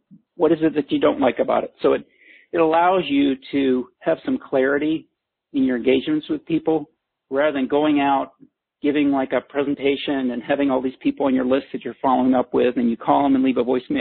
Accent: Naperville, Illinois, United States; Naperville. So if someone's from Chicago, Naperville is a suburb of that. I will say, hey, yeah, I grew up in Naperville.

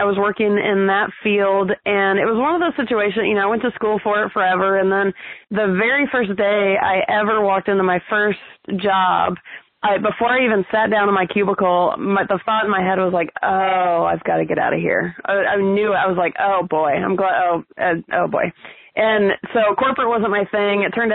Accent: Atlanta, Georgia, United States; and I was from Atlanta.

